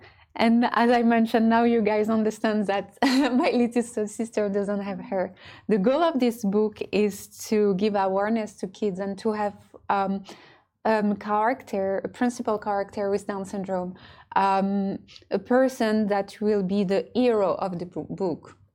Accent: France; I was born and raised in France, but I'm also half Moroccan.

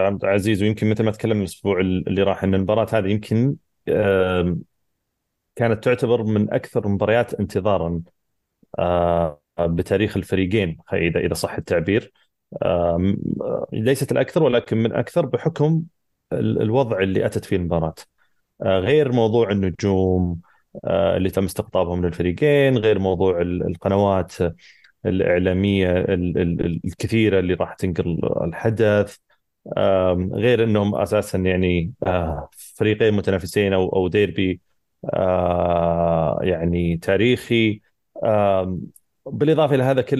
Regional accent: Saudi Arabia; احنا مبسوطين اكيد كسعوديين

